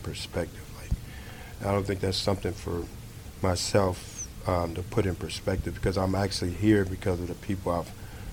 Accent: Chicago, Illinois, United States; moved away; Just the coming from where I came from Chicago, and going to Texas.

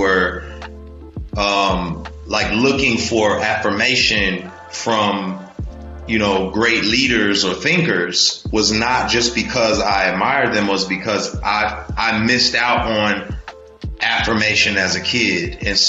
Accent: San Diego, California, United States; also born or lived in Houston, Texas / Denver, Colorado; I was born in Houston, Texas. I was there probably till around 4, moved to Denver, Colorado. And then as my mom was trying to get on her feet, she sent me to San Diego, and I was there on and off until I was 13.

